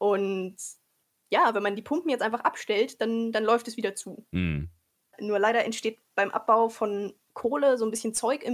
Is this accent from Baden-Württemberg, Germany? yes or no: no; Saxony, Germany; Also ich komme aus dem Südwesten von Leipzig, südwestlich von Leipzig. Das heißt, es wäre eine furchtbar langweilige, trostlose Gegend, wenn da nicht alle paar Kilometer ein ehemaliges Tagebaurestloch, also ein See, wäre.